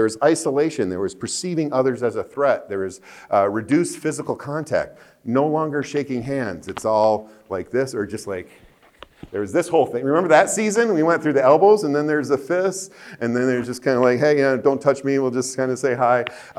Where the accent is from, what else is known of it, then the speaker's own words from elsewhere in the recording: United States; I grew up in Dutch culture, in the U.S.